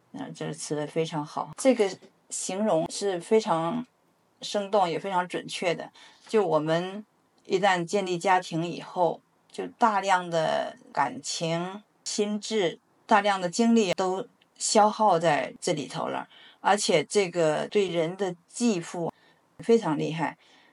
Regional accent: China; 所以我们中国人经常说

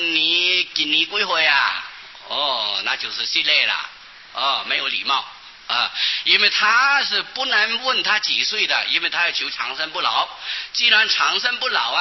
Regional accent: Taiwan; 我们台湾人呢、啊、有许多年这个常识还是不知道的啊

